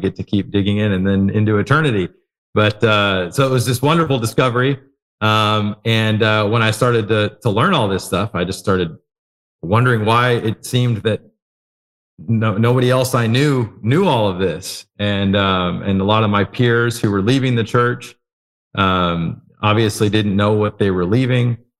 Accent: Texas, United States; From just north of Houston in Texas, born and raised down here.

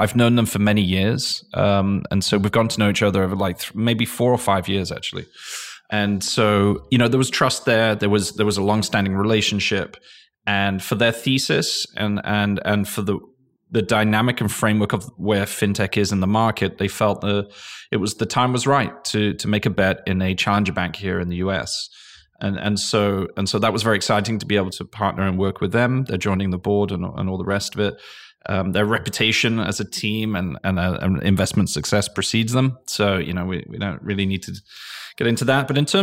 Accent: England, United Kingdom; now in United States; I'm English. I came from England.

